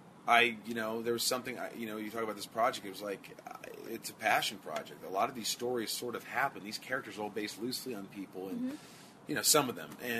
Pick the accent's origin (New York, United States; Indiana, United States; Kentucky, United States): Indiana, United States; Newburgh; I go to play wiffle ball in my small town where I grew up in Newburgh, Indiana, in Evansville, twice a year.